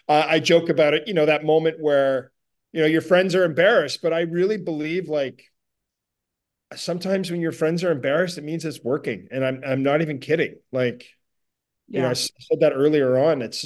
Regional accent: Ottawa, Ontario, Canada; my hometown of Ottawa, Canada

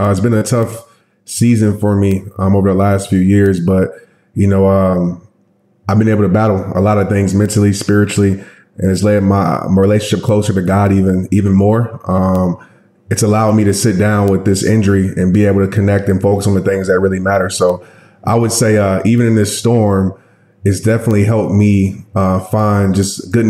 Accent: Louisiana, United States; my childhood was pretty good. I grew up in Louisiana, the youngest of two older brothers.

